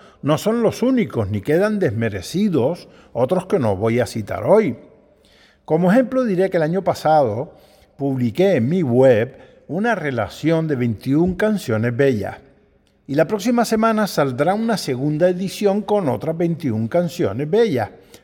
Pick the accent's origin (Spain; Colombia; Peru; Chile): Spain; Canary Islands; en defender que no se pierda nuestro dialecto canario.